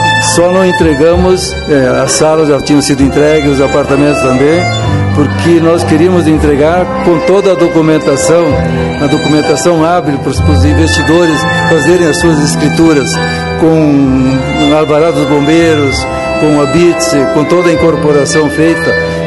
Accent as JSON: {"language": "Portuguese", "town": "Veranópolis", "region": "Rio Grande do Sul", "country": "Brazil", "lives_now": "Lagoa Vermelha, Brazil", "said": "eu não sou filho natural daqui, sou de Veranópolis."}